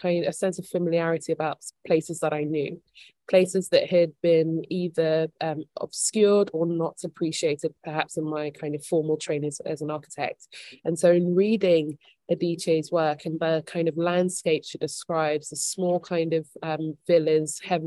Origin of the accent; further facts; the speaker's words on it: Ghana; They're not of the same country, I'm Ghanaian, but there was something that seemed to transcend borders in her writing